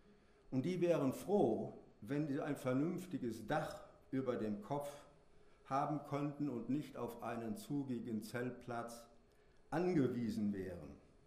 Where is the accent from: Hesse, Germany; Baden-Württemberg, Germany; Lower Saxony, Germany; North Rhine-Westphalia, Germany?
North Rhine-Westphalia, Germany; Burbach; Vor ungefähr einem Jahr stand mein Heimatort ganz groß in der Presse. Der Spiegel hatte damals einen Artikel über die Vorfälle in der Flüchtlingsunterkunft in Burbach platziert.